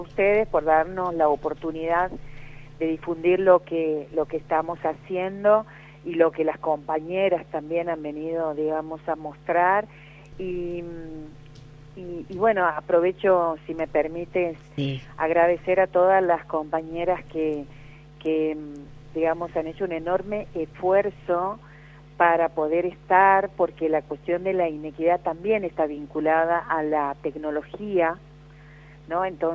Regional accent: Santiago del Estero, Argentina; now in Córdoba, Argentina; Sí, yo soy santiagueña, sí, soy nacida y malcriada en Santiago del Estero.

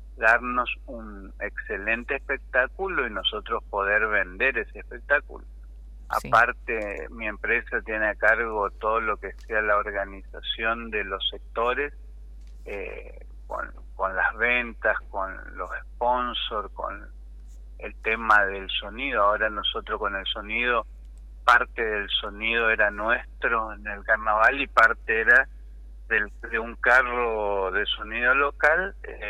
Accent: Corrientes, Argentina; Yo soy de Corrientes Capital

